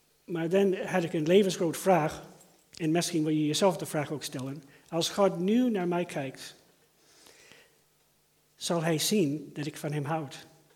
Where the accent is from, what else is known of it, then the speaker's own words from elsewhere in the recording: United States; Dutch is a second language; now in Stadskanaal, Netherlands; hoort dat ik heb een accent. Ik kan het niet verbergen. Allard kan het niet wegfilteren. Ik kom oorspronkelijk uit Amerika.